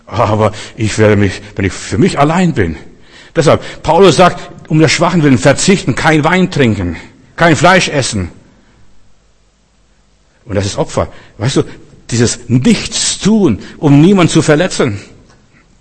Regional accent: Russia; moved away; ich komme ja aus Russland, Sowjetunion.

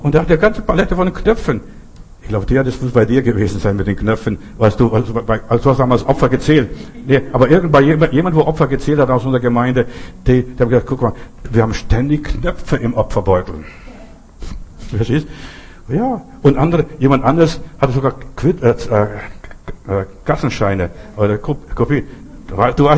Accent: Russia; German is a second language; now in Germany; Ich bin in Russland groß geworden, bei uns kam nur einmal in der Woche der Bäcker.

